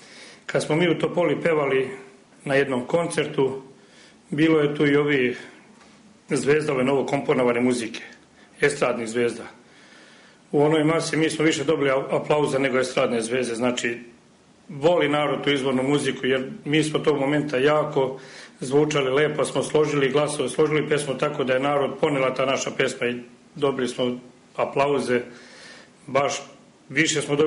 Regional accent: Gornja Šatornja, Šumadija, Serbia; Ja sam recimo iz Gornje Šatornje

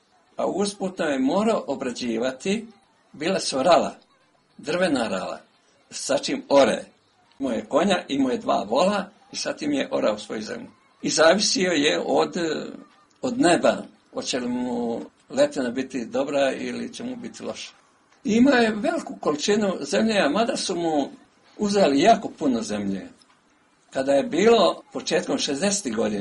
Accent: Berkovići, Republika Srpska, Bosnia & Herzegovina; born or raised there

